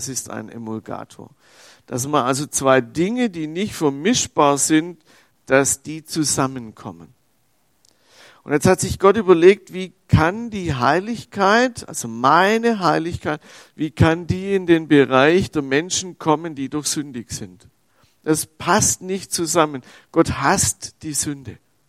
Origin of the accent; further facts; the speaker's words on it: Baden-Württemberg, Germany; die könnte man eventuell in meiner Heimat bekommen, so um Stuttgart rum.